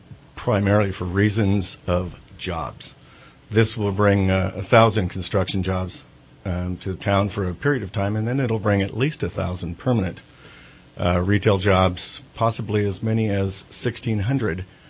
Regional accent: California, United States; Okay. I grew up in Shasta County. My family moved here in 1954. Graduated from Shasta High School and Shasta College.

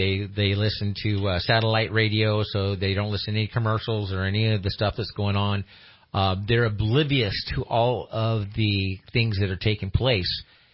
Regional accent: California, United States; I'm American Indian from right here in Northern California. That all my ancestors are buried up there in Trinity County. They're Wintu Indians.

